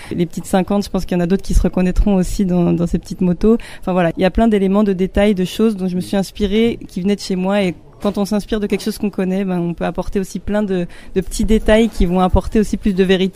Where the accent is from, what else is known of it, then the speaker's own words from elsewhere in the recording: Bourgogne-Franche-Comté, France; Alors moi, j'ai grandi dans le Jura, j'habite encore dans le Jura, enfin, voilà, c'est vraiment ma région.